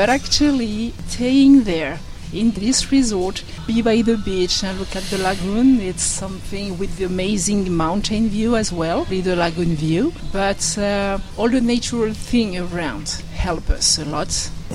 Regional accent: France; also born or lived in Moorea, French Polynesia; now in French Polynesia; Born in Morea Island, but I grew up in France.

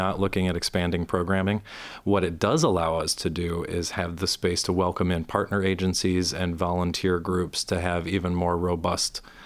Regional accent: Kalamazoo, Michigan, United States; born there; sometimes, as in my case, since I was born in Kalamazoo, it was as simple as walking over to the county building and asking for a copy of it.

